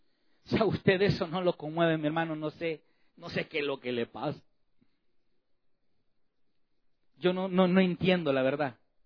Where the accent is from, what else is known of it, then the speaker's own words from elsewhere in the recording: El Salvador; mi país, El Salvador